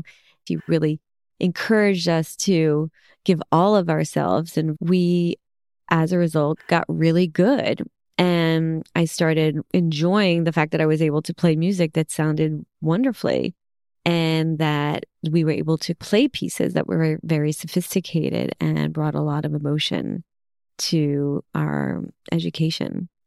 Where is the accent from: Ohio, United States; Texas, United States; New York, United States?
New York, United States; Brooklyn; accent: Brooklyn; especially since where I grew up in Brooklyn, the accent, let me tell you, wasn't so great. There was a lot of Brooklyn accent.